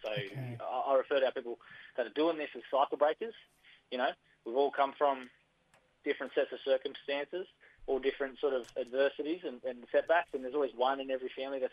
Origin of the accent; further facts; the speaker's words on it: Sydney, New South Wales, Australia; So my people are the Wailan people. We come from Canamble, just central New South Wales. So I was adopted as a baby, and I was raised up in Western Sydney.